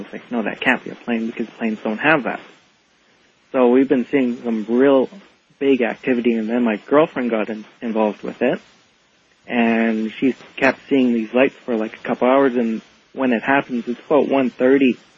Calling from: Edmonton, Alberta, Canada; I'm calling from Edmonton, Alberta.

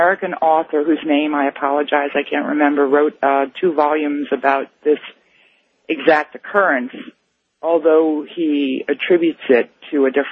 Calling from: Baja California, Mexico; I'm calling from Baja, Mexico.

